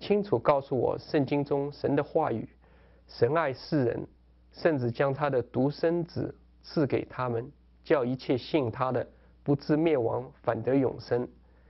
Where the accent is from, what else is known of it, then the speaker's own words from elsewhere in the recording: Shanghai, China; 我出生于中国上海，自小患有严重的哮喘病，从童年到少年经常发病